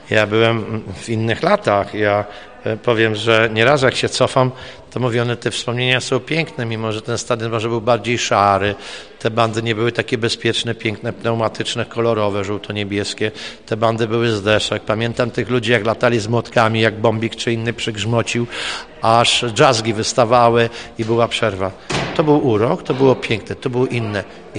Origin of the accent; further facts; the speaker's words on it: Groszowice, Opole Voivodeship, Poland; ja z Groszowic, jak to miejscowe mówią